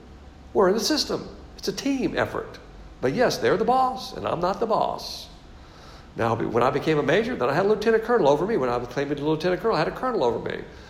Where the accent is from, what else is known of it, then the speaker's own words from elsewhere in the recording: the South, United States; As a Southerner, we always put females on a pedestal.